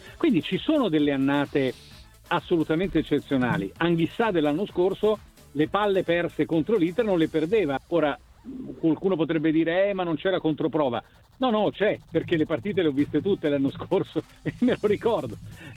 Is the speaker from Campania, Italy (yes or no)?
yes; Naples, Campania, Italy; Io da napoletano mi sono rotto i cabasisi di questa narrazione.